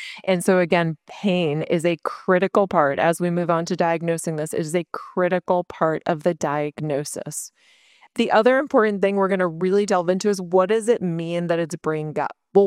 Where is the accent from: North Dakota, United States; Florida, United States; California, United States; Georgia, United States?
Georgia, United States; Atlanta; I'm a PA from Atlanta, Georgia.